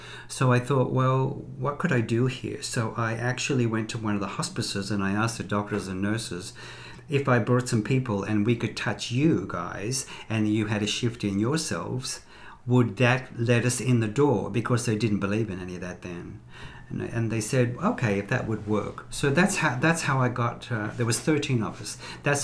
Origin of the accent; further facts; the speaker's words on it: Sydney, New South Wales, Australia; Well, I'm from Sydney, Australia.